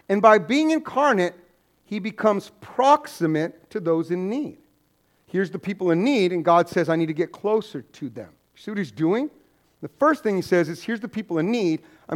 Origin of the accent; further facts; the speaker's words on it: New Mexico, United States; I recommend green chili on them, but I'm from New Mexico.